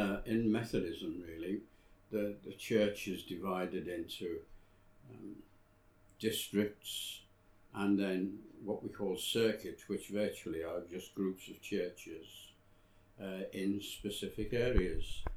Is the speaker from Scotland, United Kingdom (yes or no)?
no; Liverpool, North West England, United Kingdom; born there; also born or lived in Caldecott; I was born in Liverpool in 1933. So that makes me nearly 85.